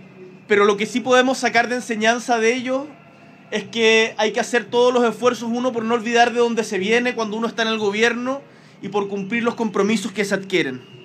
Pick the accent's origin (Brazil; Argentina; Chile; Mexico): Chile; Punta Arenas, Magallanes y la Antártica Chilena; yo soy de Punta Arenas, de Magallanes